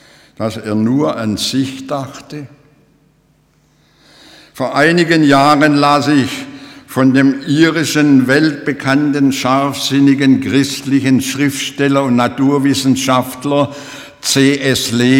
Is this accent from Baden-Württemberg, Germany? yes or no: yes; Marbach am Neckar, Baden-Württemberg, Germany; In meiner Heimatgemeinde Marbach am Neckar, Geburtsschillerstadt, zu der ich als Kind und Jugendlicher gehörte